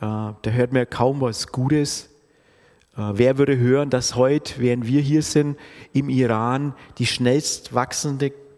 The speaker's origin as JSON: {"language": "German", "region": "Bavaria", "country": "Germany", "also_born_or_lived": "North Rhine-Westphalia", "said": "Wir kommen ursprünglich aus dem Frankenwald, lebten dann eine Zeit lang in Nordrhein-Westfalen."}